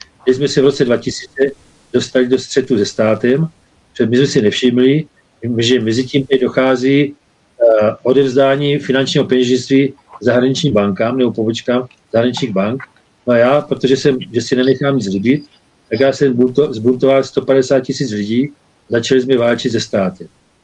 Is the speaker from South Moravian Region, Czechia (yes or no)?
yes; Brno, South Moravian Region, Czechia; also born or lived in Podivín; jinak původně já jsem se narodil na Jižní Moravě. A já jsem byl kojený vínem. Já pocházím z Podivína. Tam jsem mateřský mlíko ředilo vínem. Takže kousek od tam. Jinak od svých 5 let bydlím v Brně.